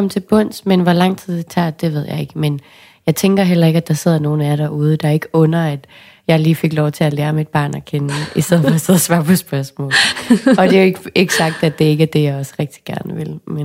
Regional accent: Risskov, Central Denmark Region, Denmark; Jeg kommer jo fra Risskov, hvor der er masser af hav og strand.

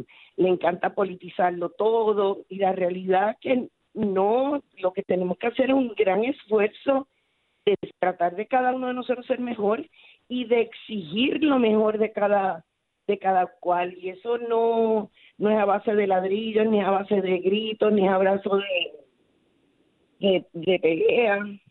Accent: Puerto Rico

